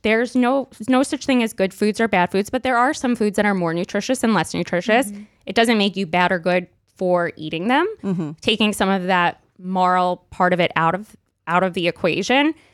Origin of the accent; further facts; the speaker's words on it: Brooklyn, New York, United States; I grew up in Brooklyn.